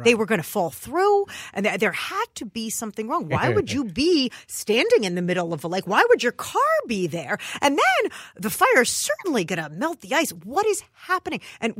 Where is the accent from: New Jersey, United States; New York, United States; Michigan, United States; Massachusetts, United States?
New Jersey, United States; Look, I'm from New Jersey. I went to school in Syracuse, but I had never seen ice fishing.